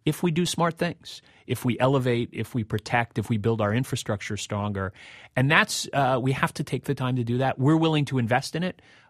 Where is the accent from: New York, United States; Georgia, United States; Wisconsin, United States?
New York, United States; and I'm a New Yorker, have friends in Brooklyn who lost family members and their businesses, their homes.